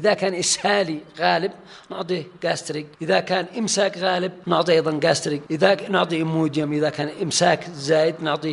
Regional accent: Yemen; أما إحنا عندنا في اليمن نقول على سن 50

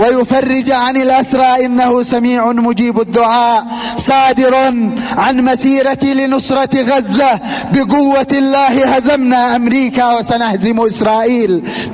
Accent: Yemen; نحن كشعب يمني مؤمن مجاهد

